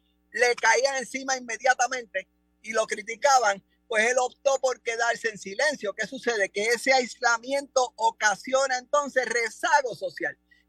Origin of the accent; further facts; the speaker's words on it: Caguas, Puerto Rico; No, en mi pueblo de Cagua.